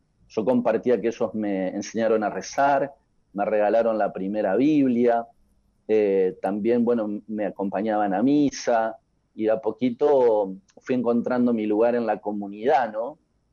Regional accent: San Nicolás de los Arroyos, Buenos Aires Province, Argentina; born there; nací en la ciudad de San Nicolás el 6 de noviembre del 85, así que bueno, hace unas semanitas atrás estuve de cumpleaños. Y bueno, y nací en una familia conformada por mi papá Alfredo, mi mamá María Rosa.

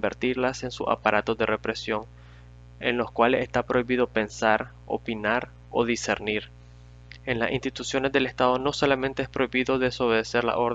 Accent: Nicaragua; un nicaragüense que ama a su patria y solo desea lo mejor para ella.

